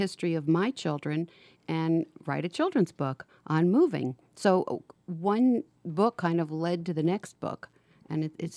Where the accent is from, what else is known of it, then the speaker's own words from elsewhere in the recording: New York City, New York, United States; I grew up in New York City, and I have children in all different parts of the country